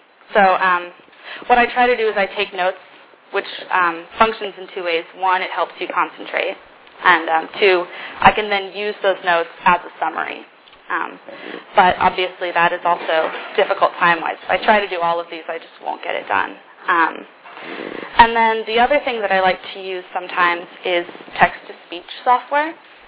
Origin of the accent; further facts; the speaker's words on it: Denver, Colorado, United States; This is my second quarter at Stanford. I'm a freshman from Denver.